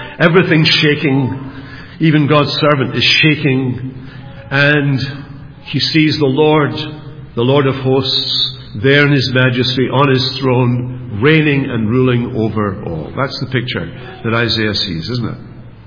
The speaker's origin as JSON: {"language": "English", "region": "Scotland", "country": "United Kingdom", "said": "I'm a Scotsman"}